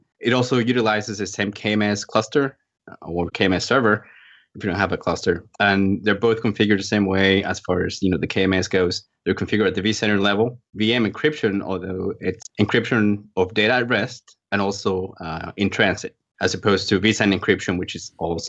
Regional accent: Costa Rica; I'm from Costa Rica.

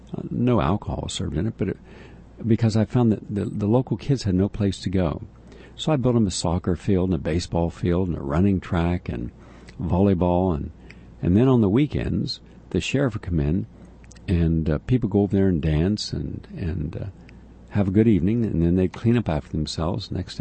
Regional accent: West Virginia, United States; my brother, we're both from West Virginia, and my adult life, I've always lived on a farm or a ranch

